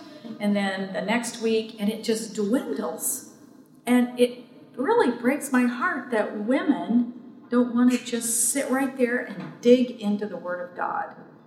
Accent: Utah, United States; I grew up in Utah. And Utah, we were a real minority.

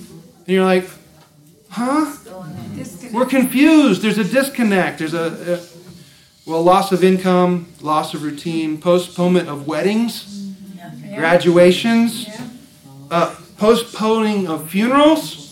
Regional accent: Indiana, United States; And where I grew up in Indiana, in the winters it was cold

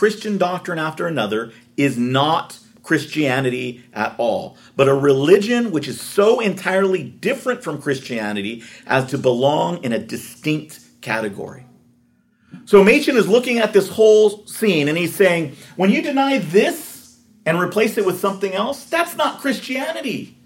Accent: California, United States; I'm from California.

